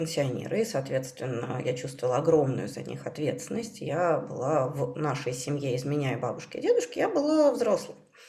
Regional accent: Perm Krai, Russia; accent: Perm; Я сначала говорила с выраженным пермским говором

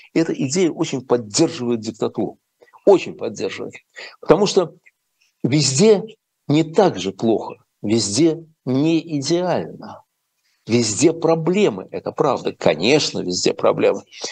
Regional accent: Saint Petersburg, Russia; also born or lived in Moscow; я вообще москвич. И питерский. Я вырос в Питере, жил в Москве.

